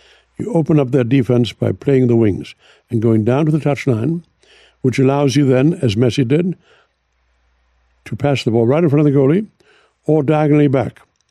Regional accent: Germany; And, you know, I'm from Germany, so...

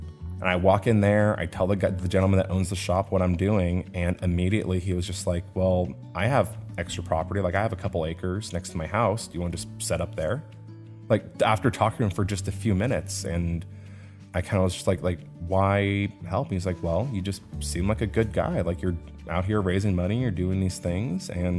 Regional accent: California, United States; when they hear I'm from California

